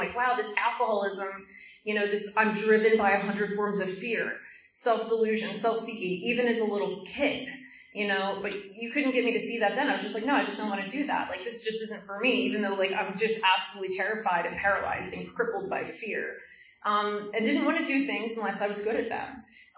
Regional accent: Philadelphia, Pennsylvania, United States; But I grew up in Philadelphia. We moved there when I was 3 and a half.

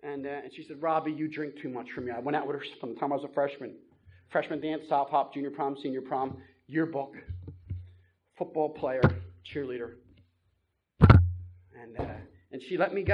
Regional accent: Philadelphia, Pennsylvania, United States; because I'm from Philly, so we go down to Wildwood, New Jersey, senior week

